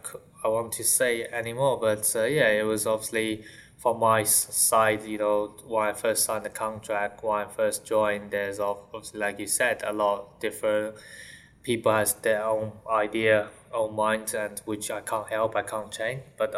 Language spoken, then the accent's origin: English; Shanghai, China; I'm from Shanghai, growing up from Shanghai. So that's kind of like a home circuit. It's not just home because of the country, but also the city is my home.